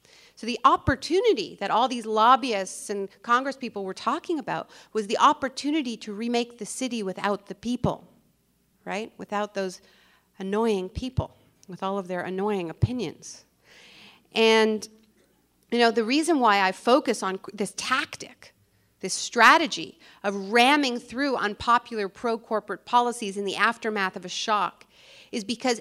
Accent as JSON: {"language": "English", "town": "Montreal", "region": "Quebec", "country": "Canada", "tie": "born or raised there", "said": "experiments that were done in the 1950s in my hometown, in Montreal. You know, when my parents dodged the draft, they came to Canada."}